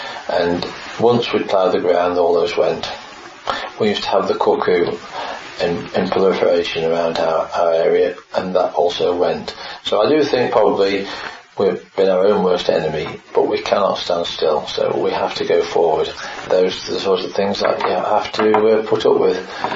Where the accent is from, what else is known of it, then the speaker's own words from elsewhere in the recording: East Midlands, United Kingdom; I came from the White Peak, which is limestone land, and I just wondered what I'd come